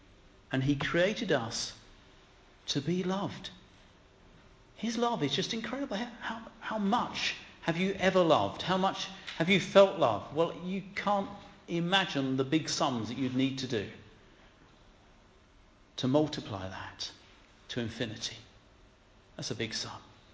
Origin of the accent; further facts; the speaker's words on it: United Kingdom; We're British. We've got to be better.